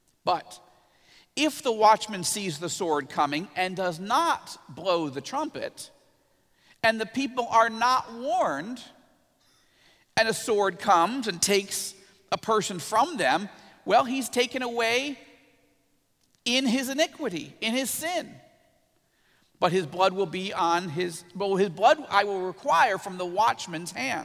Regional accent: New York, United States; look at that, I'm a New Yorker and I'm trying to, anyway

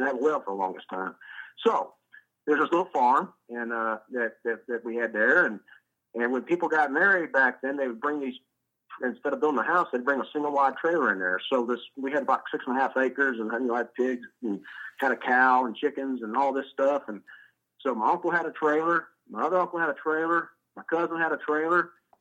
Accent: Kentucky, United States; also born or lived in Detroit area, Michigan; Even though I did grow up in Kentucky. That'd get me in trouble. A lot of people think I was raised in the South, or I was born in the South, but I'm not. So we moved from Detroit area down to far western Kentucky in 1979.

